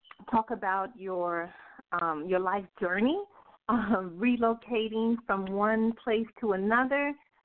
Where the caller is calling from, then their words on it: Fort Worth, Texas, United States; from Fort Worth, Texas.